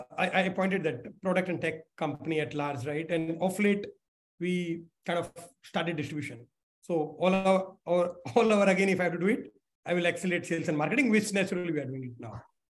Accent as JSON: {"language": "English", "region": "Haryana", "country": "India", "said": "So I come from Haryana."}